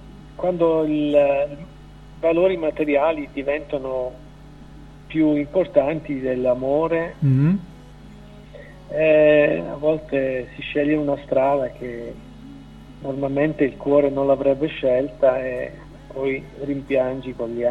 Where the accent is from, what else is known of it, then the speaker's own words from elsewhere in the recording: Switzerland; Sono nato in Svizzera e abito in Svizzera, però sono figlio di emigranti che sono partiti dal sud Italia, da Potenza, a Cerenza. Sono nato qui, ho fatto le scuole